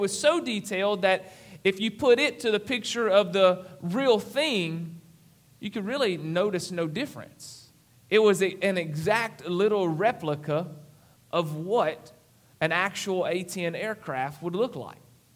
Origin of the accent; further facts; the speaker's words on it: Overland, Louisiana, United States; I told the crowd earlier this morning at the 8 o'clock service that that I'm from Overland, Louisiana. Many of you know where that's at.